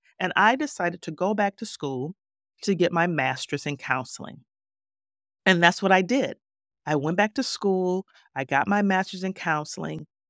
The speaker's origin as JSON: {"language": "English", "town": "Detroit", "region": "Michigan", "country": "United States", "tie": "born or raised there", "said": "When I was growing up on Detroit's West Side on Roberson Street, I was considered the neighborhood counselor."}